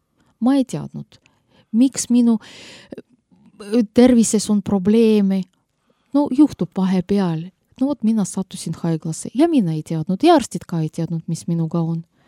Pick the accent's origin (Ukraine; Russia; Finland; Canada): Russia; now in Estonia; Armas rahvas, kui mina tulin siia Eestisse, Venemalt, ja Jumal kingis mulle päästet.